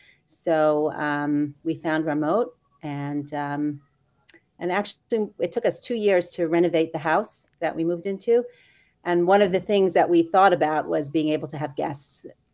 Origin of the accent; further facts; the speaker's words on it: Brooklyn, New York, United States; moved away as an adult; also born or lived in Atlanta; I grew up in Brooklyn, New York. And then after I got married, I lived in Kew Gardens Hills for a few years and moved to Atlanta, Georgia.